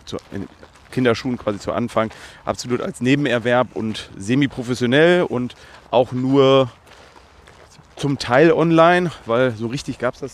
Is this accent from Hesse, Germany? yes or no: no; Lower Saxony, Germany; now in Cologne, Germany; Ich bin 45 Jahre, nicht gebürtiger Kölner, sondern ich bin geboren im Ostfriesland, direkt an der Nordseeküste. Da groß geworden